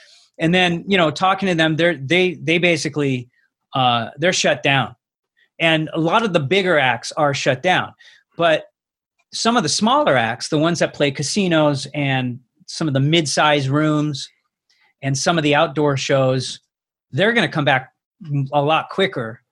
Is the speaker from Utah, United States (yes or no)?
no; Los Angeles, California, United States; It's my hometown, and I grew up, you know, at a time when a lot of really iconic places I got to be in.